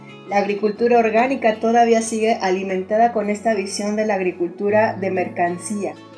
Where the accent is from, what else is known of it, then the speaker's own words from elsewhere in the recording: Xochimilco, Mexico City, Mexico; vivo en Xochimilco, de donde soy originaria.